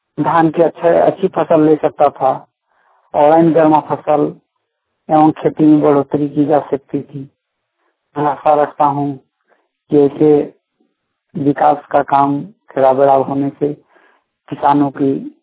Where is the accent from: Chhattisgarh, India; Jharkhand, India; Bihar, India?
Jharkhand, India; पतासी प्रखंड जिला धनबाद का निवासी हूँ। खेराबेड़ा में लगभग 2000 की आबादी है और यहाँ कुर्मी महतो बहुल क्षेत्र है।